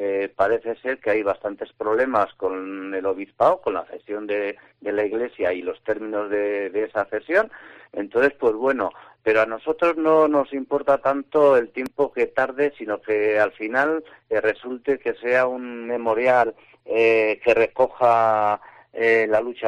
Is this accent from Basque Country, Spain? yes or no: yes; Campezo, Basque Country, Spain; Yo soy de Campezu